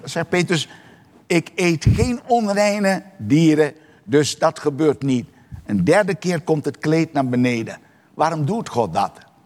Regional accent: Suriname; net zoals wij als Surinamers dingen meenemen uit onze cultuur, uit onze opvoeding, dat niet juist is.

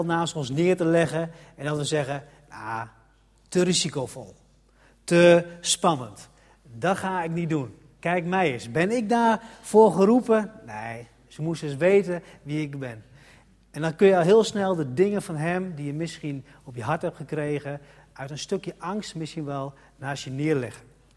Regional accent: Leeuwarden, Friesland, Netherlands; Ja, en wij komen uit Leeuwarden en we zijn getrouwd en we hebben 4 kinderen. En we zijn daar voorgangers in, ik ben voorganger samen met mijn vrouw in de Vrije Baptistengemeente in Leeuwarden.

